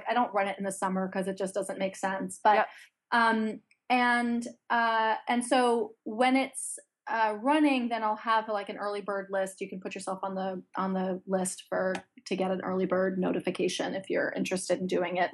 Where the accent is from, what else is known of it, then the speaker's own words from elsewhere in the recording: New York City, New York, United States; because I grew up in New York City, but my mom was British.